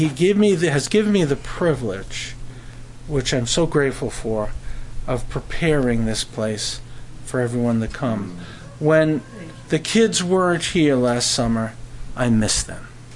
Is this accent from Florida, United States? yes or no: no; Brooklyn, New York, United States; moved away as an adult; I grew up in Brooklyn. Came here at the age of 21, I guess. And I lived in the midst of industry, factories, and an apartment.